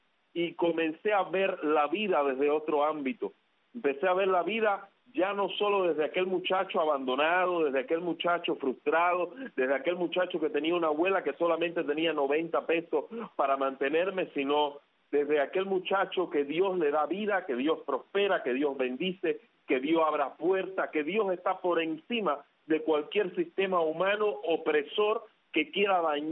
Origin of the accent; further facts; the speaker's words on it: Camagüey, Cuba; born there; Nací en el año 1994, nací en la provincia de Camagüey, en el reparto La Mascota.